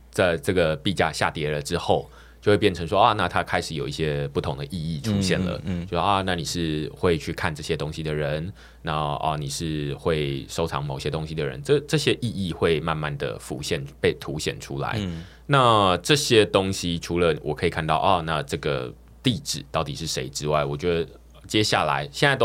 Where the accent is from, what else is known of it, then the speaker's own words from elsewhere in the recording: Taiwan; 但是我觉得这个就是至少你身为台湾人